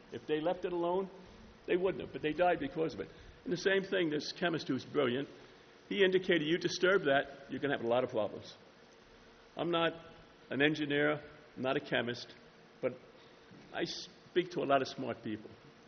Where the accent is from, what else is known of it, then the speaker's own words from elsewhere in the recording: New York, United States; I was originally from New York.